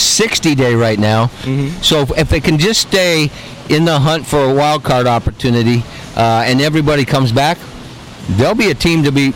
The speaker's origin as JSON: {"language": "English", "town": "Sioux City", "region": "Iowa", "country": "United States", "tie": "born or raised there", "said": "he's from my hometown, Sioux City"}